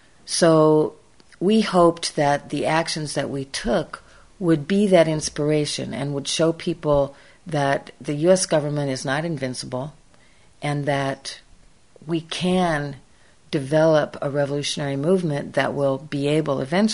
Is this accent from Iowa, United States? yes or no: yes; Iowa, United States; I was brought up in Iowa. I really always have considered myself to be a very ordinary person.